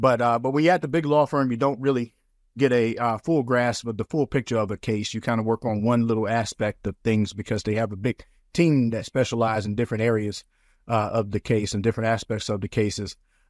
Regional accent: Alabama, United States; now in New York City, United States; So I'm originally from Alabama, and I ended up in New York City, because I came up here for law school.

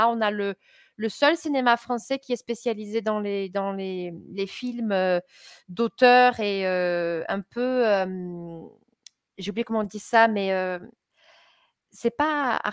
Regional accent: Auch, Occitanie, France; ma région, Auch, ma ville, qui est une toute petite ville de 20 000 habitants, peut-être que ça a augmenté un peu plus aujourd'hui, 22, 25 000 habitants

